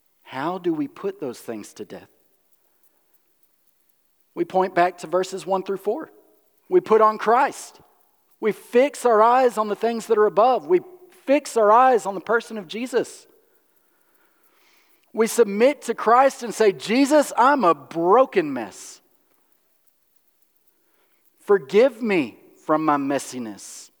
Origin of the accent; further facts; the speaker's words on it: Alabama, United States; You all know, I grew up in Alabama, and there were multitudes of rivers and canals to go kayaking in.